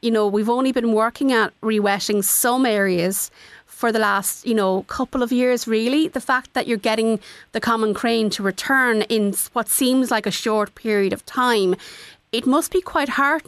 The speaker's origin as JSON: {"language": "English", "region": "Midlands", "country": "United Kingdom", "tie": "born or raised there", "said": "growing up in the Midlands and attending school here"}